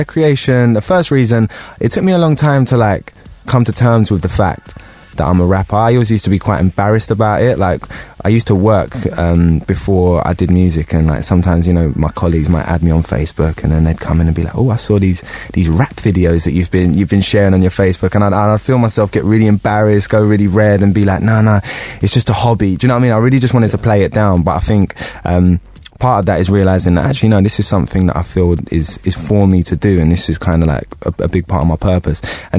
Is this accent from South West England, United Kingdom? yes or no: no; London, United Kingdom; I grew up in East London, and then I went to uni in Essex.